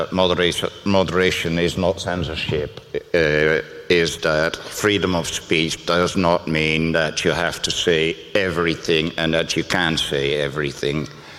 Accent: Groningen, Netherlands; English is a second language; I'm from Groningen, in the Netherlands.

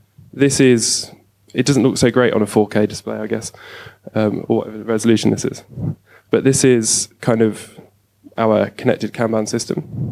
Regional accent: London, United Kingdom; so I'm from London, and contactless is massive in London.

